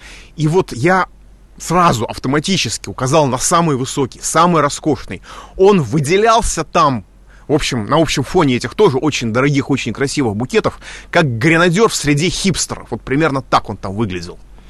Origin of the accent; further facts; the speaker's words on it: Moscow, Russia; Ну, я как москвич довольно критично отношусь к жителям славного города Ленинграда